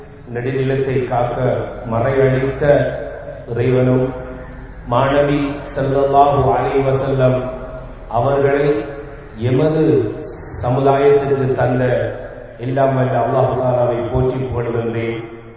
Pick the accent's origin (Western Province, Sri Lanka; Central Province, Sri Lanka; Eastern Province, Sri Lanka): Eastern Province, Sri Lanka; Addalaichenai; பிறந்ததுதான் இந்த ஊர், வளர்ந்ததெல்லாம் அட்டாளைச்சேரி, என்னை ஆளாக்கியது அட்டாளைச்சேரி